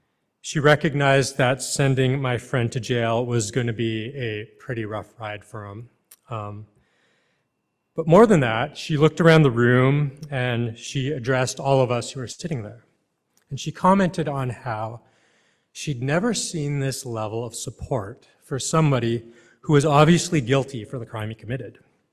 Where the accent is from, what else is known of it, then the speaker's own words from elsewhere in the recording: Canada; at a church that I grew up back in Canada.